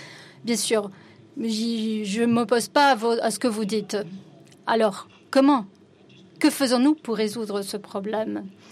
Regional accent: Ghana; je viens du Ghana.

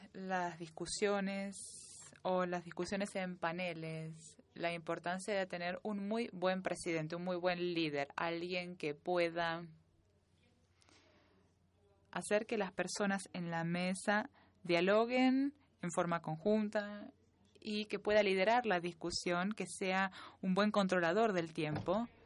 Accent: Costa Rica; de Costa Rica. Trabajamos en estaciones de televisiones

